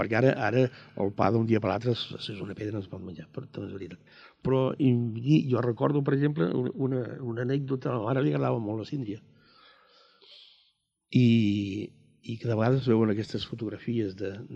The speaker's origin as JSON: {"language": "Catalan", "town": "Benifallet", "region": "Catalonia", "country": "Spain", "tie": "born there", "lives_now": "Castellar del Vallès, Spain", "said": "vaig néixer, et van fer a Maials, i vaig néixer doncs, a Benifallet, una plena guerra. O sigui, a mi, esclar, vaig néixer l'agost del 39"}